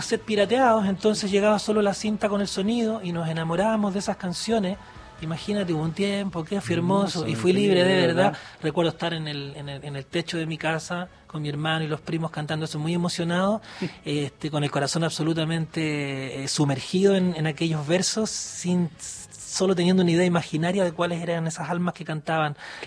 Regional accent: north, Chile; now in Santiago, Chile; ya pudiera decir que soy capitalino por adopción, pero mi formación naturalmente está en el norte, en el desierto.

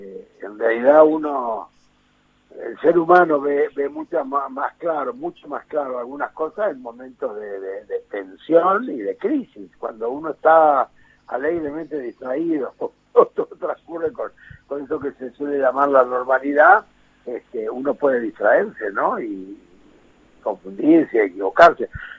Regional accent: Argentina; como argentino me siento de alguna manera protegido por mi gobierno.

